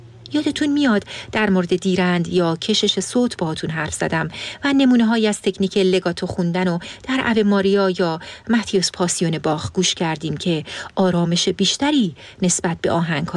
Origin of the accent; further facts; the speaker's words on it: Iran; ما فارسی زبونای مسلمون که توی ایران بزرگ شدیم